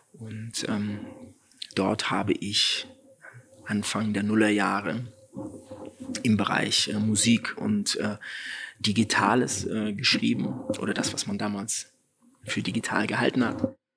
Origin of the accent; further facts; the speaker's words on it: Frankfurt, Hesse, Germany; Und dann als Frankfurter Politikwissenschaft in Frankfurt